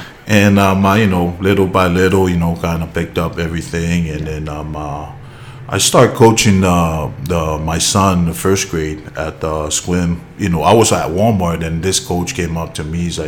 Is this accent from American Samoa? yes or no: yes; American Samoa; also born or lived in Seattle; now in Sequim, United States; When my wife is from here, so I'm born and raised in American Samoa. Between Hawaii and New Zealand.